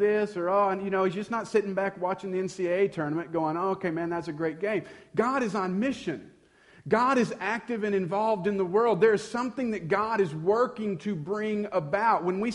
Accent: Arkansas, United States; I'm from Arkansas.

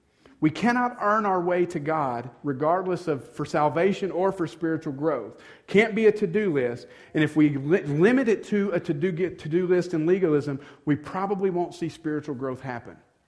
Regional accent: United States; Now, I realize as Americans, we hate that word. I have freedom. I'm American.

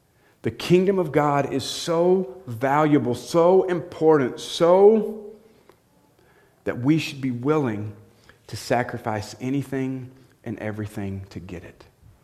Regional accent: United States; I'm American.

